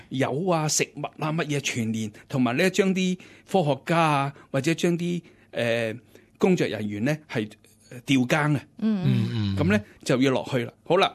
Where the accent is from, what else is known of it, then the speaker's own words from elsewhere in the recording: Hong Kong; 我由細細個喺香港咧